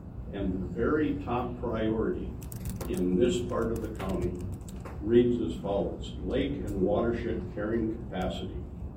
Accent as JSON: {"language": "English", "town": "Detroit Lakes", "region": "Minnesota", "country": "United States", "said": "I'm from Detroit Lakes in Moorhead."}